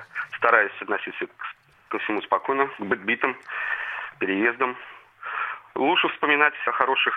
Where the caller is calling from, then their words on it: Saint Petersburg, Russia; Я из Санкт-Петербурга.